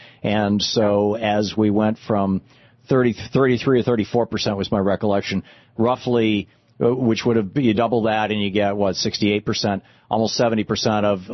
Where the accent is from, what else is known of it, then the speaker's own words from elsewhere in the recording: Michigan, United States; I grew up in Michigan.